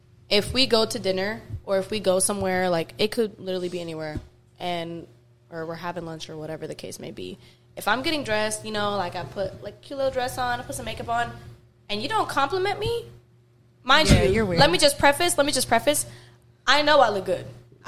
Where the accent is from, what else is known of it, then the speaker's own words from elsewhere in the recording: Dallas, Texas, United States; For the record, whenever we go back to Texas, because we are from Dallas, whenever we go back to Texas, we're taking Chris, and y'all go see him at Fort Worth.